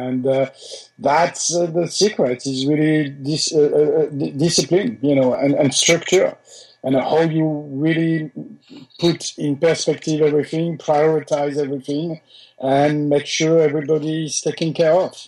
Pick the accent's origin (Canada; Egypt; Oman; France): France; accent: French; English is a second language; also born or lived in New Caledonia / Australia / Singapore; now in United States; I grew up, even though the accent is French, I grew up not only in France, but also in New Caledonia, which is near Australia, in Australia, in Singapore. I live in the US for 25 years.